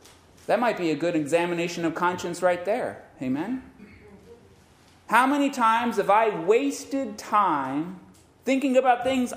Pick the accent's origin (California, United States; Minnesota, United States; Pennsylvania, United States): California, United States; I grew up in California where we had big, long, you know, 7-9 inch long pine needles.